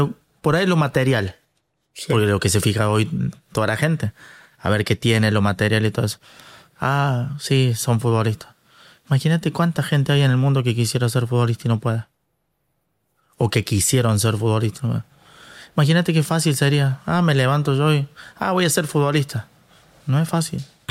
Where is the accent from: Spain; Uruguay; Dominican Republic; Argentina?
Argentina; yo que soy de Argentina